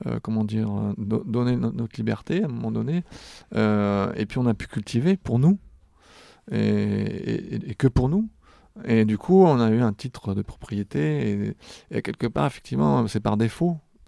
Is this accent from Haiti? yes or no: no; France; nous, en tant que Français ou Gaulois à l'époque